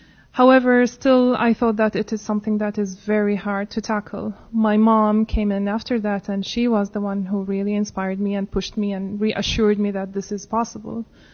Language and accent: English; Riyadh, Riyadh Province, Saudi Arabia; English is a second language; I am from Saudi Arabia, from Riyadh, a country where it's really hot and it's more of a desert.